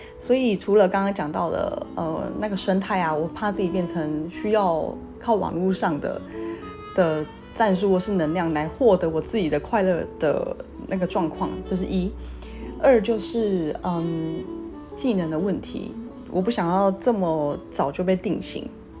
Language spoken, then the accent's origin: Chinese; Taiwan; 因为我是台湾人